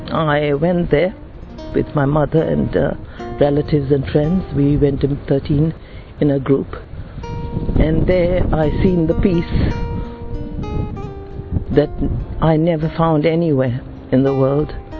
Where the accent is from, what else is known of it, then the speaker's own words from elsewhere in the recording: Kenya; I'm from Kenya. My parents come from Goa.